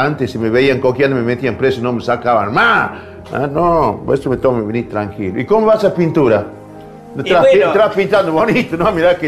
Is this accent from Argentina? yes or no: yes; Purmamarca, Jujuy, Argentina; Mirá, ya escuchaba en Purmamarca, ¿no? En mi pueblo.